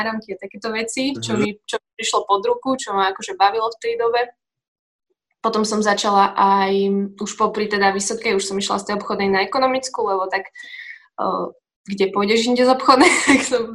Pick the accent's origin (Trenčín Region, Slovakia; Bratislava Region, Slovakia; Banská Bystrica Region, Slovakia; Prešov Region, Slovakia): Trenčín Region, Slovakia; Nitrianske Pravno; som z Nitrianskeho Právna. Mm-hmm. To je taká väčšia dedina pri Prievidzi, 13 km odtiaľ.